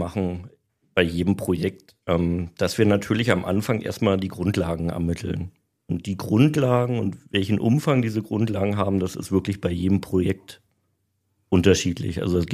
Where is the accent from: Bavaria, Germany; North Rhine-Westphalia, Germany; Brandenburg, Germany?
Brandenburg, Germany; Potsdam; Ich bin ja in Potsdam aufgewachsen